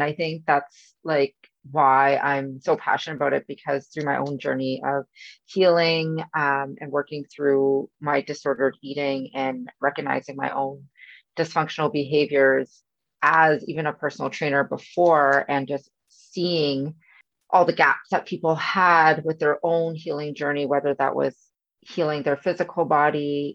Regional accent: Canada; I'm actually from Canada.

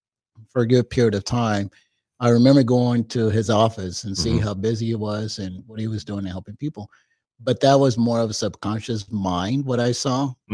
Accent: Puerto Rico; first language Spanish; English is a second language; moved away; I was born in Puerto Rico.

